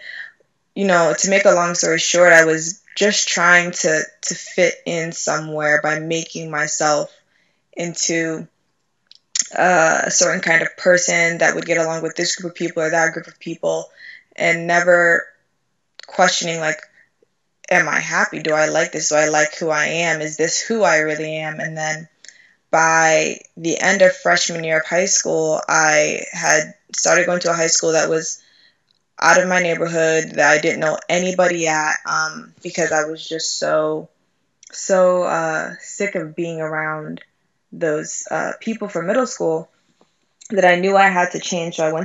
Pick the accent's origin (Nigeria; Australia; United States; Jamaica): Nigeria; For those of you who don't know, I'm Nigerian. I didn't like being Nigerian.